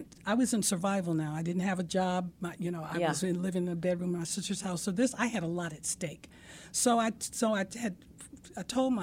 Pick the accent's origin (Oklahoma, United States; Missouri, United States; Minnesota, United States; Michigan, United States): Michigan, United States; Detroit; Oh, I was born and raised in Detroit. Of course, yeah. I've lived other places.